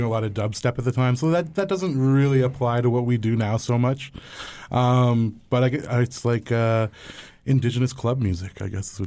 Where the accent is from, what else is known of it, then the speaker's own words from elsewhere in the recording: Toronto, Ontario, Canada; I'm Cayuga, also from Six Nations, but I grew up in Toronto.